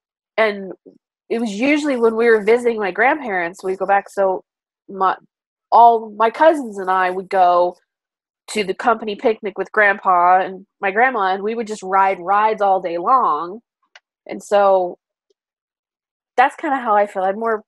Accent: Las Vegas, Nevada, United States; also born or lived in Ohio / Texas; I grew up in Las Vegas, but we're from Ohio. So we didn't move here until I was 10. So everything prior to that was in Ohio or Texas.

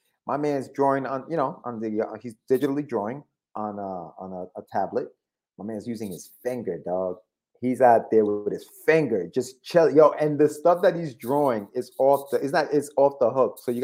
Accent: New York, United States; or it could be just like because we're from New York and Cabarucci's were the joint.

